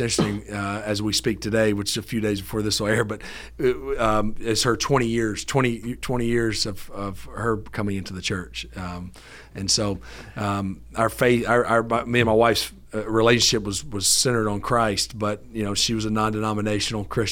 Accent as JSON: {"language": "English", "region": "Alabama", "country": "United States", "tie": "born or raised there", "said": "I grew up in North Alabama."}